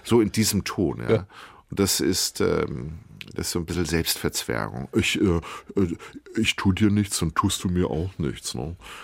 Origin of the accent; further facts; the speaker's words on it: Kiel, Schleswig-Holstein, Germany; born there; Gebürtig komme ich aus Düsseldorf, einem Stadtteil von Kiel.